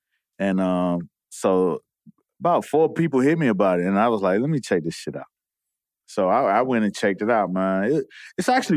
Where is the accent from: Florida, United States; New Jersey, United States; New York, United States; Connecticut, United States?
Florida, United States; Carol City; I grew up in Carroll City.